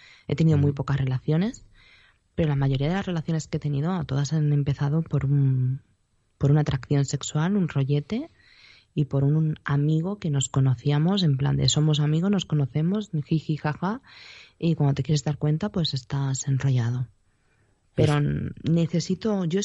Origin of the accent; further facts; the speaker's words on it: Seville, Andalusia, Spain; No soy de Cádiz, soy de Sevilla, por favor.